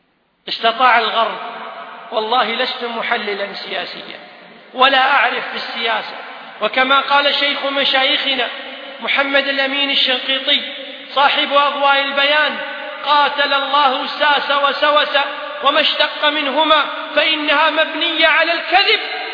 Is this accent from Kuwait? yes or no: yes; Kuwait